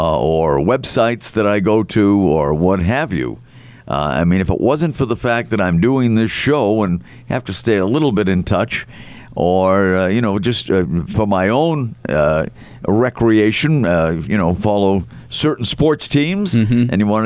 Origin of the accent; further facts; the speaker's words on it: Massachusetts, United States; And of course, growing up in Massachusetts, Kennedy was a god.